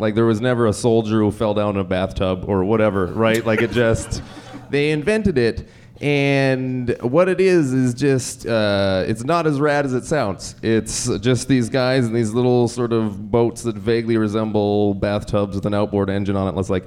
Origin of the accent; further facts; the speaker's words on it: Nanaimo, British Columbia, Canada; I'm born and raised from Nanaimo, British Columbia, actually. That's my hometown.